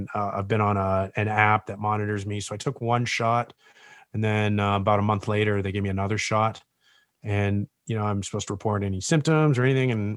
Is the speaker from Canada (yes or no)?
yes; Canada; also born or lived in Toronto; Born in Toronto, but I moved to a pretty small city on the West Coast, near the West Coast of Canada.